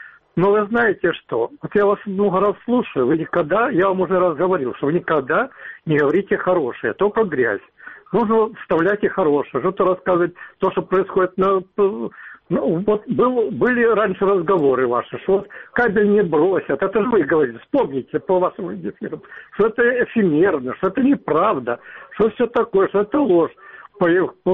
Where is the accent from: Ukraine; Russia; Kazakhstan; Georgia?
Ukraine; я сам украинец